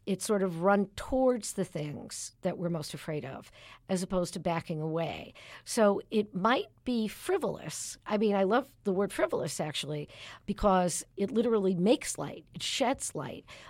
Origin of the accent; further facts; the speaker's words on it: Brooklyn, New York, United States; Well, I grew up in Brooklyn, New York, and on Ocean Avenue. So if you're not funny growing up in Brooklyn, they'll kill you.